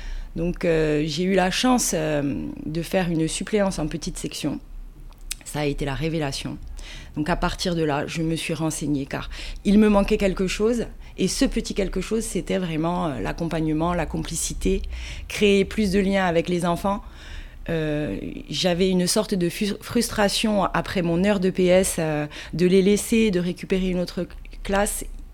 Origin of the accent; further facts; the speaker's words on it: Corsica, France; Bon, alors je me présente … je suis corse. J'arrive fraîchement de Bastia, ça fait un an que je suis installée au Pays Basque